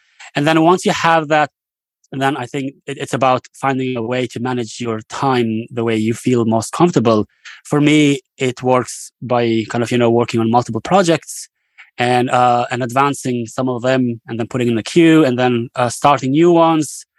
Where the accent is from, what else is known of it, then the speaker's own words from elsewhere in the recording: Kosovo; I remember growing up in Kosovo, partially before the war and then after the war, we had very little opportunities to learn, grow, and innovate.